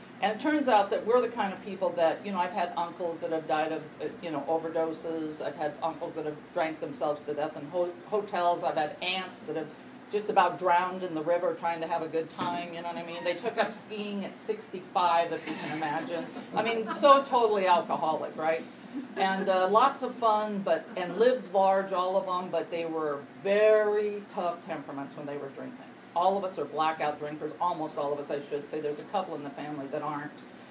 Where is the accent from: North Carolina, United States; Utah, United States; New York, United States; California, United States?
California, United States; Palm Springs; So, anyway, I'm here from Palm Springs, California. I came up the beginning of the year